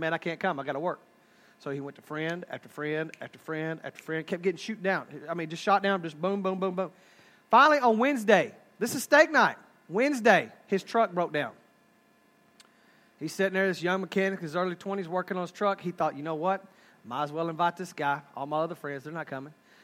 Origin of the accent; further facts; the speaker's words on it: Haslet, Texas, United States; I'm from Haslett, Northwest Fort Worth